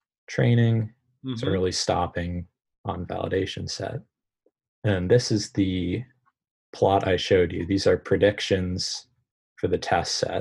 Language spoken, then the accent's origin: English; Pennsylvania, United States; In my home state of Pennsylvania, there can be 10 fatal opioid overdoses every day.